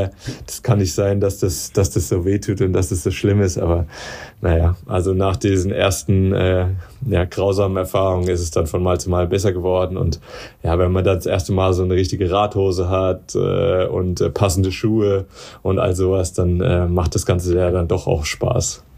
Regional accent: Darmstadt, Hesse, Germany; ich komme ja aus Darmstadt

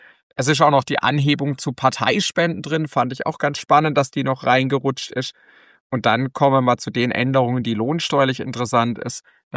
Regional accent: Karlsruhe, Baden-Württemberg, Germany; ich komme aus Karlsruhe.

